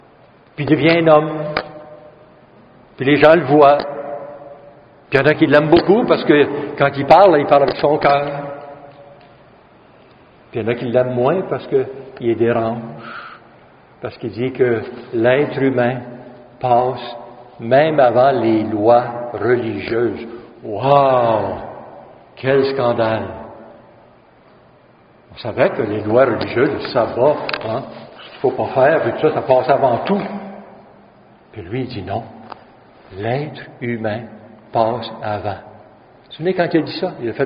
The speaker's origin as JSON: {"language": "French", "region": "Ontario", "country": "Canada", "said": "D'ici au Québec, moi je viens de l'Ontario."}